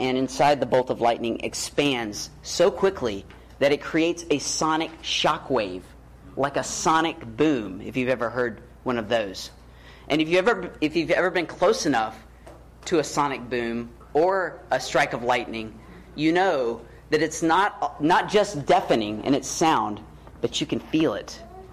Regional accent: Alabama, United States; Now, even though I'm from Alabama, my favorite activity is to go surfing.

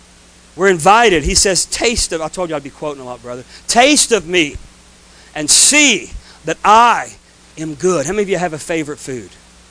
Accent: Florida, United States; I'm from North Florida, and they don't make key lime pie anywhere else like they make it in those seafood restaurants in North Florida.

